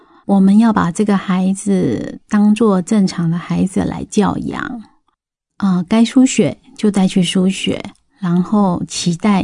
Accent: Taipei, Taiwan; now in Zhongli, Taiwan; 对，因为我是从台北嫁到中立

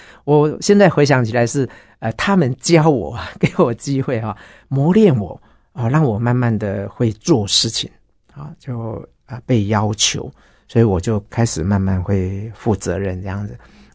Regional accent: Gongguan, Miaoli County, Taiwan; 因为我住在台北嘛哈，我就很自然会想到我老家苗栗公馆

